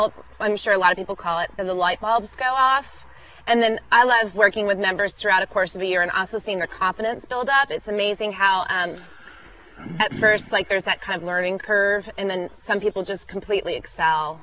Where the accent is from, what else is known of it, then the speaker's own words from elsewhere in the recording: Austin, Texas, United States; I'm from Austin, Texas, and I work with a program there called American Youth Works